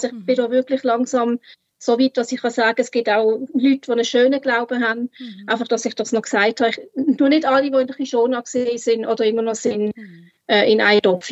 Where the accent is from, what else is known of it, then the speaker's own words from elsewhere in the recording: Muttenz, Basel-Landschaft, Switzerland; aus Muttens, das ist in Baselland. Bin aufgewachsen in der Kishona-Gemeinde, in einer Freikirche.